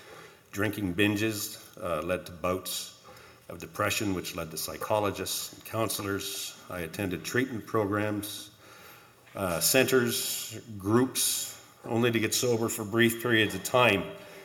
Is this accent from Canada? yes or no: yes; Hamilton, Ontario, Canada; I'm 58 years old, born and raised in Hamilton, Ontario.